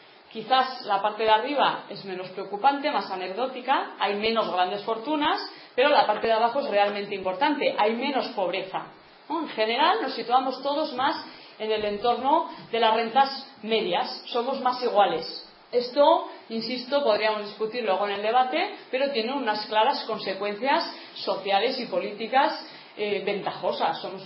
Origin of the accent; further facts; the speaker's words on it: Navarre, Spain; Somos en Navarra, y es algo que nos ha diferenciado en este caso sí claramente del resto del Estado, una sociedad de clases medias, ¿no?